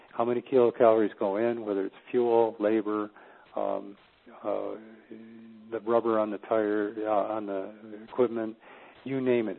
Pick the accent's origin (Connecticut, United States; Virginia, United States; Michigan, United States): Michigan, United States; I grew up in Michigan, so I know the car business very well